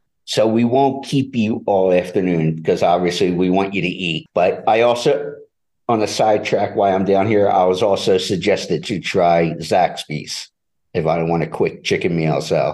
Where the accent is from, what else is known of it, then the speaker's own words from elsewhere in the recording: Philadelphia, Pennsylvania, United States; I am from Philadelphia.